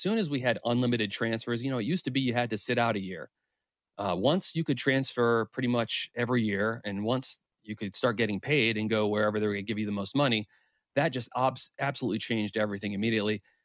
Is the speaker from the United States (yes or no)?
yes; Harrisonburg, Virginia, United States; I grew up in Harrisonburg, Virginia. My parents taught accounting at James Madison.